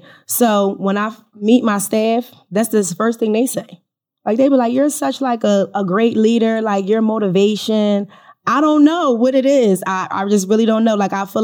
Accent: Philadelphia, Pennsylvania, United States; Of course, we're from Philly.

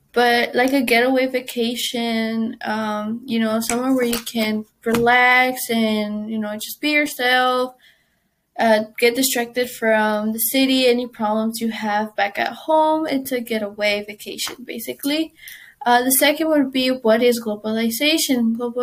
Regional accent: United States; For example, I am Mexican American. My culture is mixed. I have customs from Mexico, but I also have customs from the America, United States.

